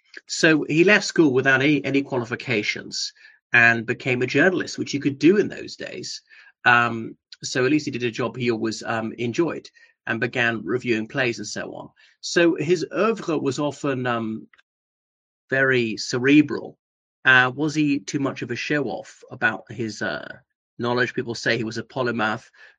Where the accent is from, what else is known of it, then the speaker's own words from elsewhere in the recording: Ireland; from Ireland